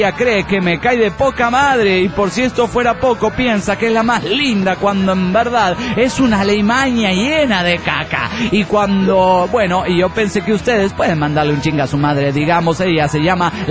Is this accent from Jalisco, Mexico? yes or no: yes; Guadalajara, Jalisco, Mexico; now in Puerto Vallarta, Mexico; vivo solo en Puerto Vallarta y soy originario de Guadalajara, donde vive mi familia.